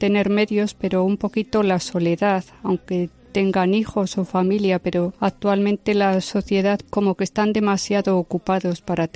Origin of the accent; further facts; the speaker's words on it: Tudela, Navarre, Spain; born there; soy nacida en Tudela y allí vive mi gente.